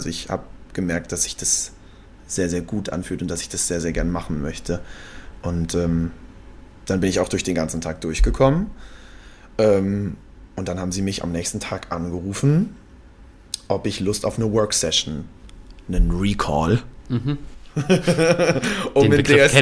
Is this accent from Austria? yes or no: no; Altenhundem, North Rhine-Westphalia, Germany; bin ich bei uns in Altenhundem in Hit gefahren und habe mir da Wassereis geholt, damit die Schwellung weggeht. Bin dann hier nach Köln gefahren